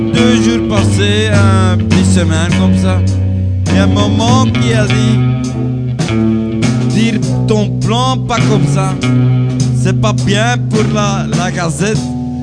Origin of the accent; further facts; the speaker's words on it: Brussels, Belgium; Je suis bruxellois